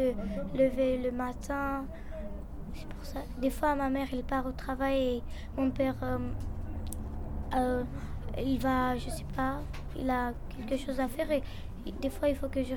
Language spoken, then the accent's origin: French; Paris, Île-de-France, France; born there; Je suis née à Paris.